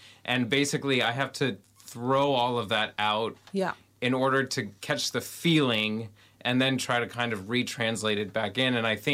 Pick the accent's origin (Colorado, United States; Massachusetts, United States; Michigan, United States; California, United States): Colorado, United States; I'm from Colorado, let's be honest.